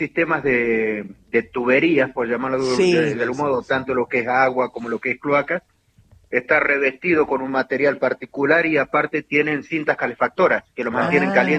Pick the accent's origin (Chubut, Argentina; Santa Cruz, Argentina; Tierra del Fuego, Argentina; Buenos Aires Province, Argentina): Chubut, Argentina; Trelew; De Trelew Chubut, sí.